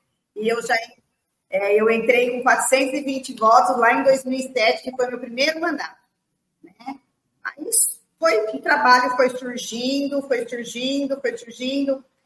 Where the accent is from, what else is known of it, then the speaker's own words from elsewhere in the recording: Pederneiras, São Paulo, Brazil; born there; also born or lived in Jundiaí; Nós morávamos em Jundiaí, eu morei em Jundiaí, eu sou nascida em Pederneiras, tá? Mas eu morei durante 18 anos, assim, em Jundiaí.